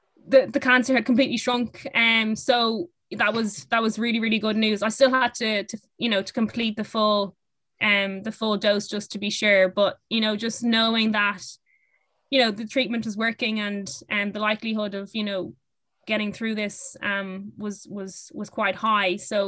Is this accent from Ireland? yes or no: yes; Ireland; moved away as an adult; now in France; And you know, while physically we put up a good fight as Irish players, we just don't have the same level of technical ability, and they're just way ahead over in France.